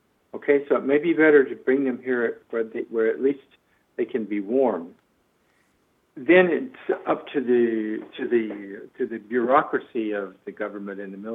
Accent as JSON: {"language": "English", "country": "United States", "said": "I find, you know, as an American visiting Canada and working with people in your embassies in the Middle East for three decades"}